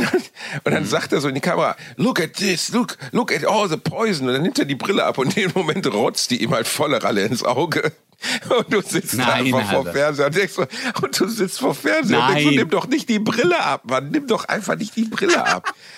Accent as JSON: {"language": "German", "country": "Germany", "said": "Aber das ist ja was wir uns als Deutsche überhaupt nicht vorstellen können, dass Natur gefährlich ist."}